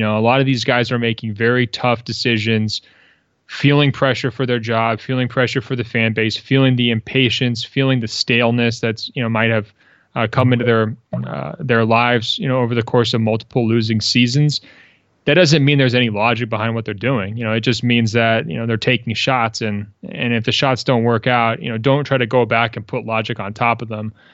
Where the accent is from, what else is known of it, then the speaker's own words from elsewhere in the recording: Portland, United States; I'm from Portland originally.